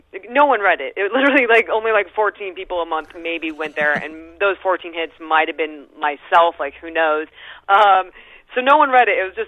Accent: California, United States; now in Los Angeles, United States; I'm from California. I'm from outside of Los Angeles, and I moved to LA 10 years ago to pursue comedy writing and performing.

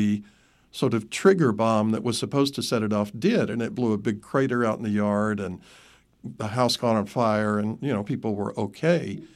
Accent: Gaffney, South Carolina, United States; I mentioned that I grew up in Gaffney, South Carolina, which is in some ways, it's an interesting little community.

